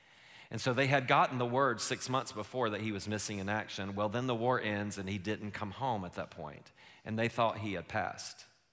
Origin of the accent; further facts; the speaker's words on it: Boone, North Carolina, United States; I'm from Boone, North Carolina.